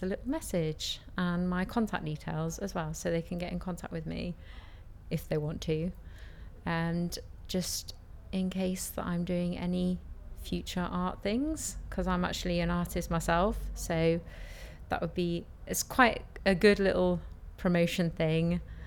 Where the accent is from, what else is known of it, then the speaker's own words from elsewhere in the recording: Newcastle, North East England, United Kingdom; I'm 25 from Newcastle.